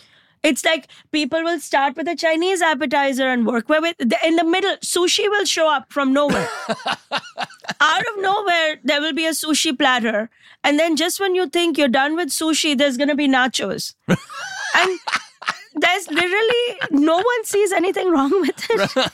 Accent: India; I came from India and India is anything but small. But Indian culture is very warm at its core.

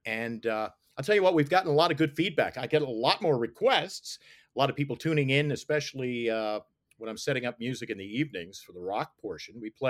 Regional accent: Nova Scotia, Canada; because growing up in Nova Scotia, the Canadian content rules

